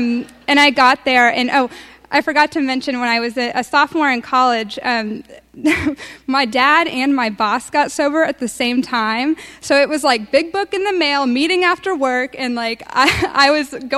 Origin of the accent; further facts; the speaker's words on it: Kentucky, United States; moved away as an adult; also born or lived in Vermont; And so I went to Vermont, and I'm from Kentucky. And and so, like, nobody in Kentucky even knows that Vermont's a state.